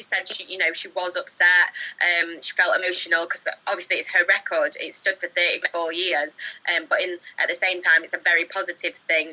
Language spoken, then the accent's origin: English; Scotland, United Kingdom; obviously being a Scottish athlete, I think the Commonwealth Games are extra important